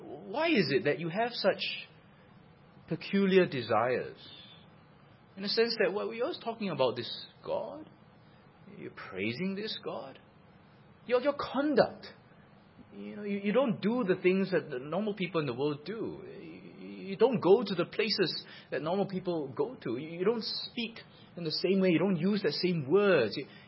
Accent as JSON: {"language": "English", "country": "Singapore", "said": "Of course, then you tell them, oh, we're from Singapore. Where's Singapore? And then you give an explanation."}